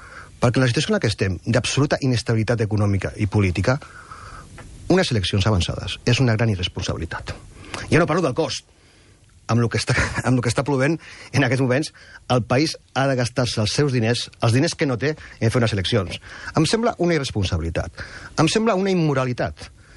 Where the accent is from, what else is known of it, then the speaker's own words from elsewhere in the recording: Catalonia, Spain; Com a català, ja no li parlo, com a català penso que és un error.